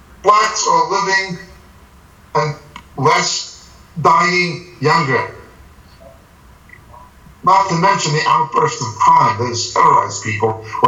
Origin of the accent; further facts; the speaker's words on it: United States; But as an American, Americans don't like colonization.